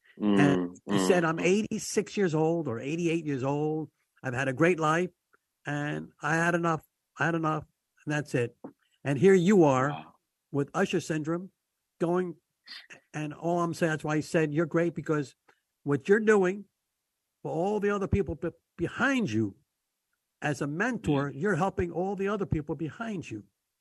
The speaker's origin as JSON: {"language": "English", "region": "New Jersey", "country": "United States", "said": "I'm from New Jersey. I'm from South"}